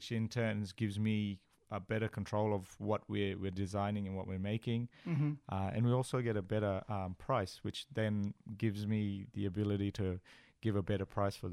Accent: Queensland, Australia; born and raised in the Torres Strait, running around the islands there and For everyone up in the Torres Strait, we are ocean people.

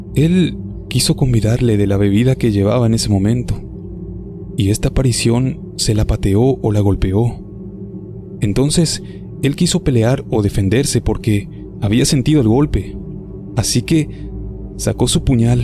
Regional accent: Leales, Tucumán, Argentina; soy de Leales, y quería contar una historia

